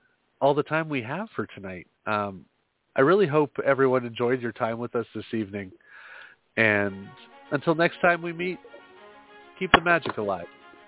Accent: Pennsylvania, United States; growing up in Pennsylvania and to watch the tie-ins with, you know, the Amish culture

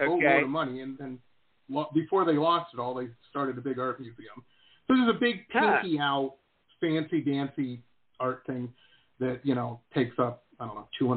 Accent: Detroit, Michigan, United States; I grew up in Metro Detroit, and so it was very obvious to me from a very young age that it was pumping out workers for the factory.

